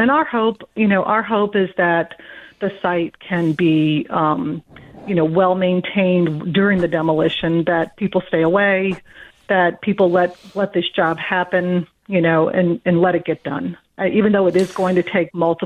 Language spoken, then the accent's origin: English; New Orleans, Louisiana, United States; I mean, I'm born and raised in New Orleans, but, we've lived in this neighborhood for nearly 30 years.